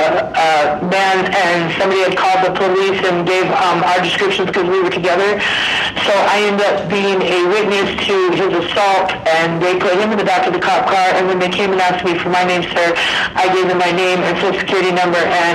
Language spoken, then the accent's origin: English; Phoenix, Arizona, United States; I didn't know anything about Mesa, so I'm from Phoenix, Arizona.